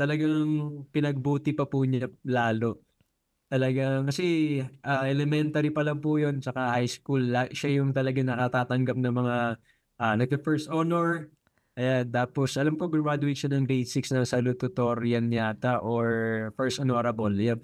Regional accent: Taytay, Calabarzon, Philippines; now in Cainta, Philippines; Bali sa Taytay po ako lumaki, tapos ngayon sa Cainta Rizal.

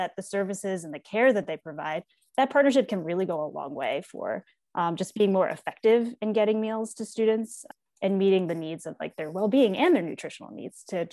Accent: Pennsylvania, United States; I moved to Philadelphia. I'm from Pennsylvania and wanted to be closer to my family

